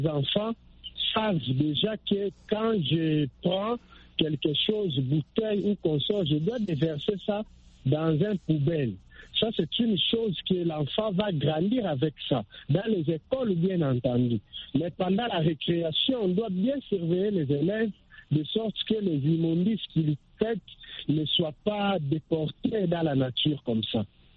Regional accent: Kinshasa, DR Congo

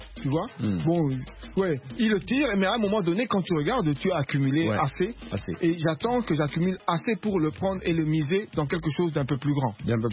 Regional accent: Lubumbashi, Haut-Katanga, DR Congo; Non, mais j'ai grandi à Lubumbashi.

